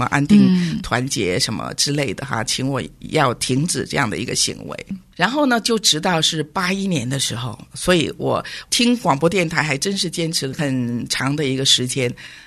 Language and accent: Chinese; China